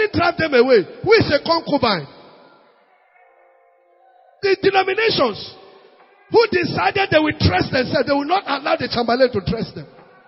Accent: Nasarawa, Nigeria; I told them I'm from Nasarawa State.

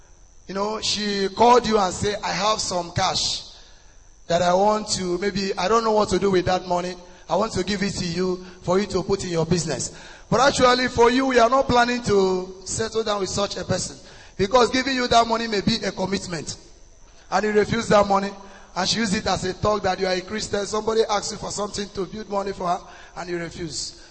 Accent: Isinjaba, Imo, Nigeria; I'm from Imo State.

